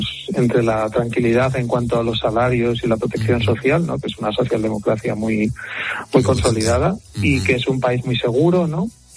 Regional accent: Spain; soy español y no tengo, no me desvinculo de mi origen y de lo que soy, pero es verdad que en España se puede vivir muy bien

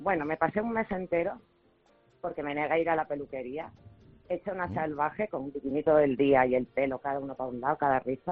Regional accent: Valencian Community, Spain

